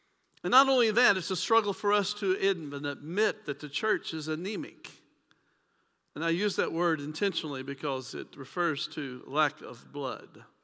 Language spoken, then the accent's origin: English; Brandenburg, Kentucky, United States; I know that just recently happened from my hometown, Brandenburg, Kentucky, and the whole town was shocked because it doesn't have murders, those kinds of things.